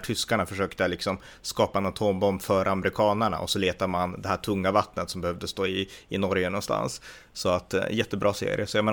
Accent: Norrland, Sweden; jag är ju från norra Sverige, Norrland, och när jag växte upp här uppe, för, jag menar, när jag var barn för 30 år sedan liksom

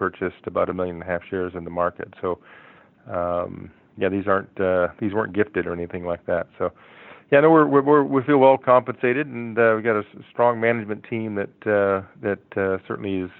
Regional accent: Alaska, United States; also born or lived in Belgium; Yeah, I grew up in Alaska. I'm actually born in Belgium, but grew up in Alaska.

